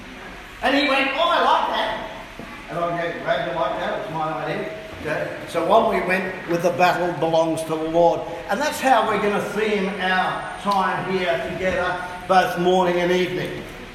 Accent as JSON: {"language": "English", "town": "Hobart", "region": "Tasmania", "country": "Australia", "also_born_or_lived": "Brisbane", "said": "I come from Hobart in Tasmania, but I lived for 15 years in Brisbane, so I should acclimatise by about Friday morning."}